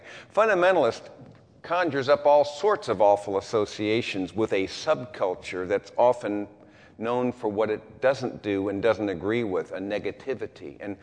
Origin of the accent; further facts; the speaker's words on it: Berkeley, California, United States; I was a hippie from Berkeley, California, just 6 months before.